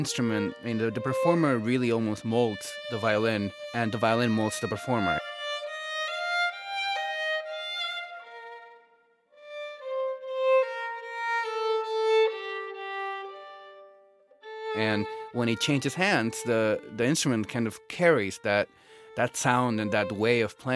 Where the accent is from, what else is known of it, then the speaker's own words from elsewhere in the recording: Spain; English is a second language; moved away as an adult; now in United States; I'm a Spanish violinist. I grew up in Spain and, I came to Juilliard to study and, I've been in the U.S. for now 11 years.